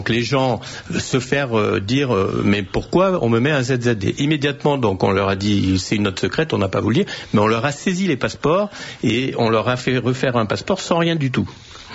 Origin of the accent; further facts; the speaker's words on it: Oran, Oran Province, Algeria; born there; Oran, je suis né à Oran, pays de naissance, vide complet.